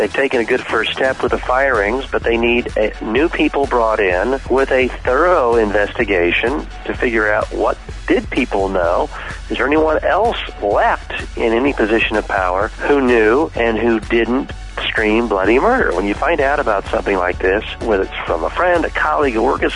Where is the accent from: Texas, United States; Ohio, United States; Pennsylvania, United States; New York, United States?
Pennsylvania, United States; born there; I was born in Pennsylvania, full disclosure.